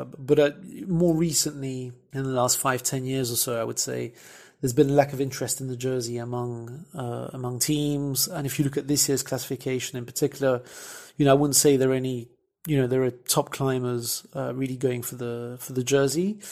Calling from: Belgium; from Belgium, living all the way in Singapore.

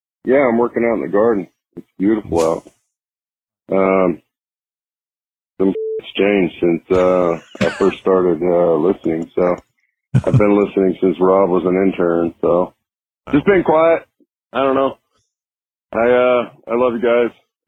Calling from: Portland, Oregon, United States; I'm calling from Portland, Oregon.

